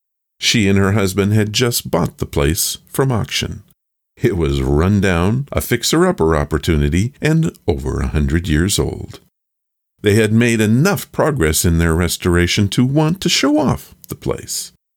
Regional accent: Washington, United States; the great state of Washington, my home state.

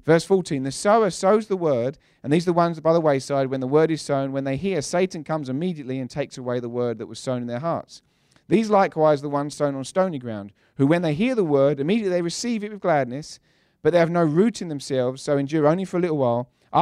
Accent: London, United Kingdom; London Heathrow, my hometown almost, is the busiest airport, and Atlanta's the second busiest.

